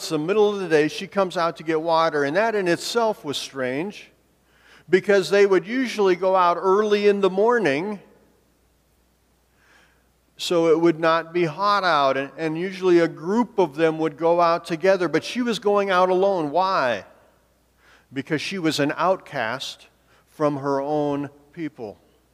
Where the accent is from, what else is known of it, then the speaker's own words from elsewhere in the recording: Montana, United States; So, growing up in Montana, North Dakota jokes.